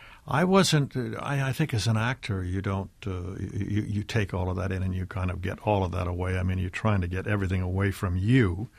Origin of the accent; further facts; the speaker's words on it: California, United States; my father moved us all to California in 1937, and then I was raised in California.